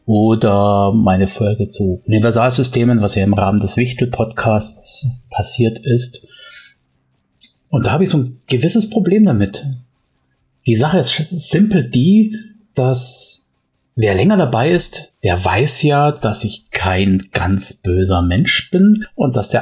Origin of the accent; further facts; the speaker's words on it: Baden-Württemberg, Germany; Heute gibt's von … Ebbes, wie man bei uns im Schwabenland sagt.